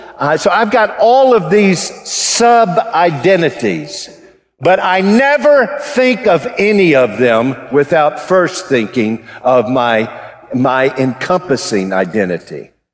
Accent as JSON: {"language": "English", "country": "United States", "said": "in God's sovereignty, I am an American."}